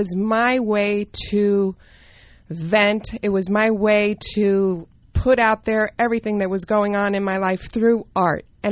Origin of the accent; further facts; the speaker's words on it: Hollywood, California, United States; I grew up in Hollywood. I'm a native of Hollywood. I've been there close to 50 years.